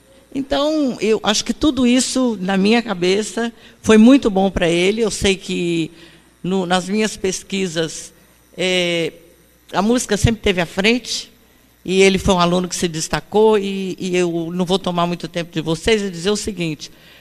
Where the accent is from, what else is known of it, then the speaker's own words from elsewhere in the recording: Uberaba, Minas Gerais, Brazil; born there; minhas amiguinhas cegas de Uberaba, de onde eu nasci